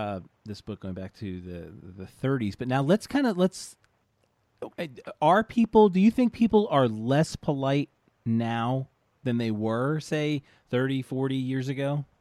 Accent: New York, United States; now in Kennesaw, United States; And since I'm from a New Yorker, but now I live in Atlanta. Well, I live in Kennesaw, so I see the difference.

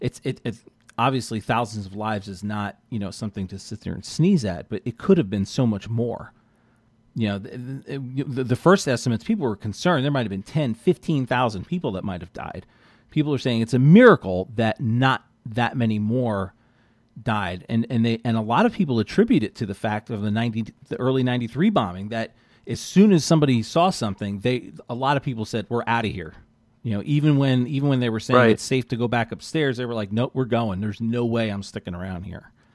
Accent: New York, United States; I'm originally from New York, and I worked in Manhattan for about 4 years

